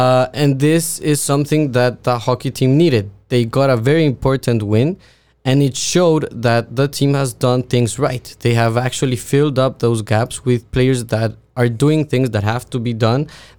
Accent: Ecuador; now in Canada; I'm from Ecuador in South America.

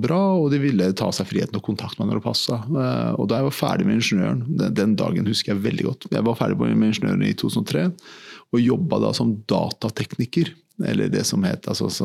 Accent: Iran; now in Norway; ja, siden jeg flyttet, vi reiste fra Iran, valnøttrær og andre typer bær og frukter som du på en måte ser sjelden i Norge.

